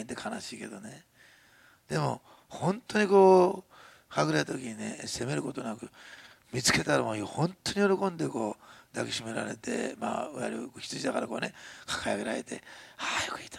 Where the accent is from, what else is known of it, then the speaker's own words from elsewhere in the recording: Osaka, Japan; まあ大阪生まれの大阪育ちだから、すいません、もうご了解ください、長崎人の方々